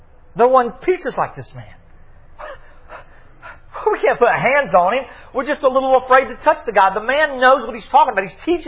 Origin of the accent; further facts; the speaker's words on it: United States; I'm thankful that I'm an American, and I'm so happy to be here.